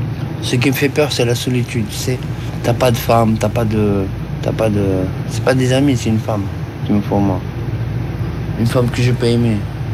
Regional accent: Marseille, Provence-Alpes-Côte d'Azur, France; Je suis marseillais, moi.

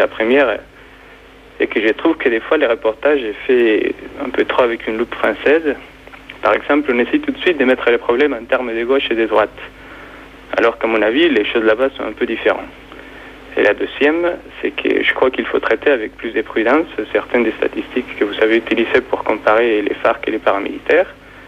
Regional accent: Manizales, Caldas, Colombia; French is a second language; je suis colombien, je viens de la ville de Manizales, dans la cordillère centrale de la Colombie.

